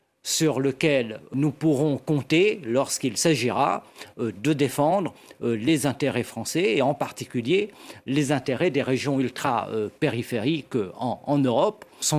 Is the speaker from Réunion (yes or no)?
yes; Réunion; Je suis très inquiet en tant que réunionnais